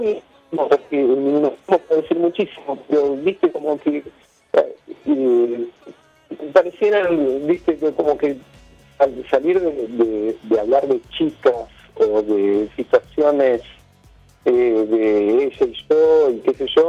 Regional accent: Buenos Aires, Argentina; Porque yo me crié en Palermo, actualmente vivo en Boedo.

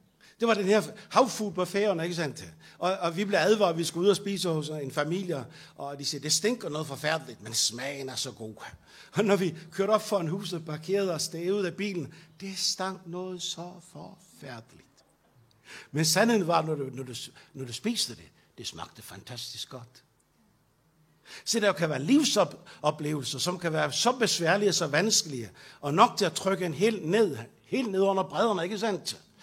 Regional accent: Bornholm, Capital Region of Denmark, Denmark; Jeg kommer fra Bornholm

